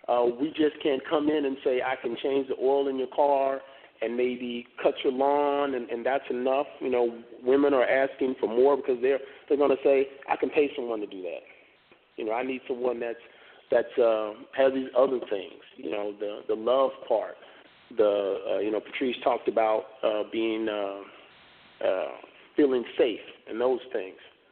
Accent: Houston, Texas, United States; Oh, by the way, I'm from Houston.

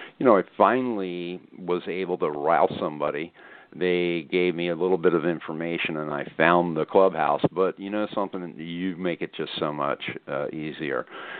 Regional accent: Florida, United States; I'm, you know, in Tallahassee and I'm from South Florida.

